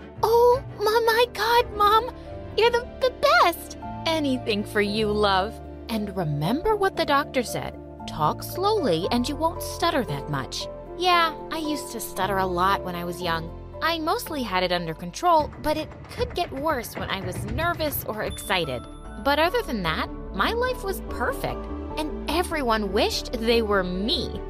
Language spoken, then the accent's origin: English; Moldova; from Moldova.